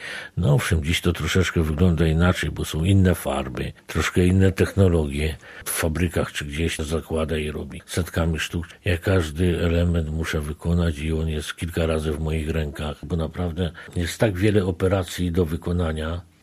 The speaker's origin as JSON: {"language": "Polish", "town": "Brzóza Stadnicka", "region": "Subcarpathian Voivodeship", "country": "Poland", "tie": "born or raised there", "said": "Ja wychowałem się na tych zabawkach."}